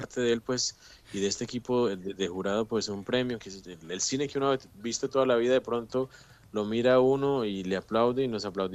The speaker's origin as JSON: {"language": "Spanish", "region": "Santander", "country": "Colombia", "tie": "born or raised there", "said": "fue cercano, digamos, a los espacios en donde yo crecí, donde nací, me crié, pasaba por Websa, la guerra llegó a Bucaramanga"}